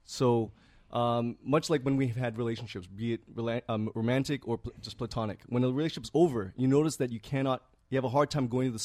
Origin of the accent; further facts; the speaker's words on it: Toronto, Ontario, Canada; Within Toronto, guess where I'm from?